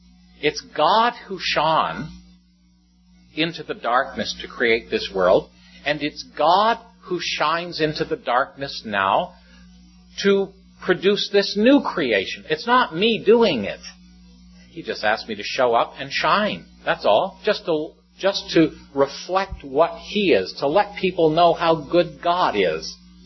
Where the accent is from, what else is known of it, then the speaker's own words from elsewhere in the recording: St. Catharines, Ontario, Canada; I'm from St. Catharines, just, you know, a town across the lake.